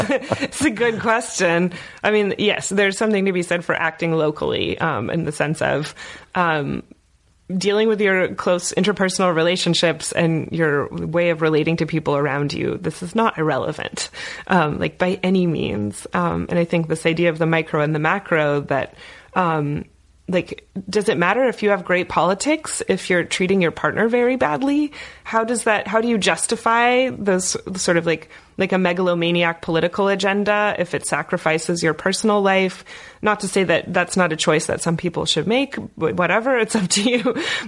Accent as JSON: {"language": "English", "town": "Bloomington", "region": "Indiana", "country": "United States", "tie": "born there", "said": "I was born in Bloomington"}